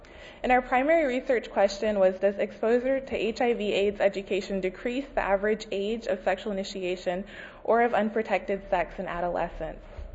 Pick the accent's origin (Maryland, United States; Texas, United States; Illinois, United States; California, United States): Texas, United States; I realize I still have my coat on, but I'm from Texas, and I'm slowly freezing to death